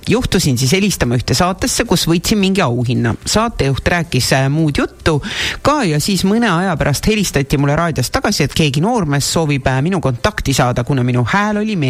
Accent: Tartu, Tartu County, Estonia; ma ise olen tartlane.

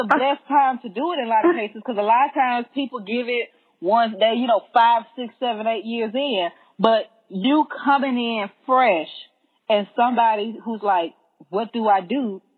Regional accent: the South, United States; accent: southern; because of my accent with my southern dialect, I just totally mm-hmm. leave that C out.

